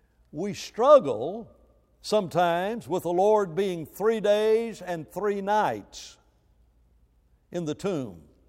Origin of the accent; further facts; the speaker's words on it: Alabama, United States; I grew up in Alabama, and this has very little to do with time.